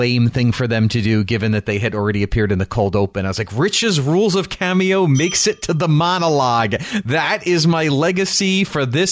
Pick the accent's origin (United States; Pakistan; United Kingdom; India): United States; New York; They, growing up in New York.